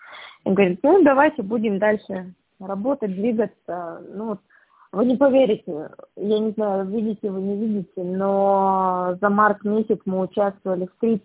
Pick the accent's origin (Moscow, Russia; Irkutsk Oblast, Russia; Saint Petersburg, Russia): Irkutsk Oblast, Russia; Irkutsk; also born or lived in Cheremkhovo; now in Krasnoyarsk, Russia; Я родилась в Черемхово, но почти всю свою жизнь прожила в Иркутске до определенного возраста. Потом я уехала вместе с мамой сюда, в Красноярск.